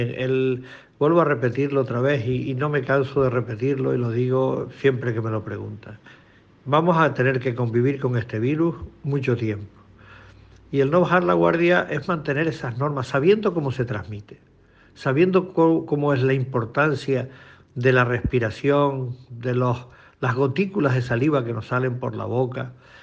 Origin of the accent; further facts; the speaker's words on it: Canary Islands, Spain; los canarios somos, y los españoles en general, somos gente cariñosa